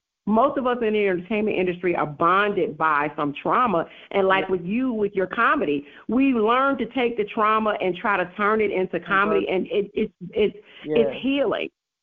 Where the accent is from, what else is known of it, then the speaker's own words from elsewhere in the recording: Chicago, Illinois, United States; growing up in Chicago is not easy. It's very rough. I grew up on the south side of Chicago. I was born on the north side. I grew up on the south side.